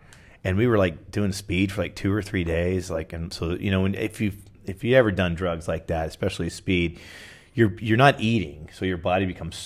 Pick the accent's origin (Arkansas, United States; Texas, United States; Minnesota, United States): Texas, United States; Houston; also born or lived in New Orleans; I grew up in Houston. I moved there when I was four or five, from New Orleans.